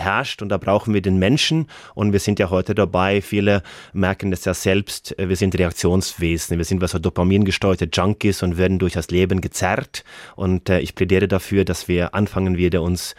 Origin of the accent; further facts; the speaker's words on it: Norway; German is a second language; ich wurde natürlich von der akademischen Welt in Deutschland belächelt mit meinem Akzent und gesagt, ja gut, du hast den Norweger-Bonus.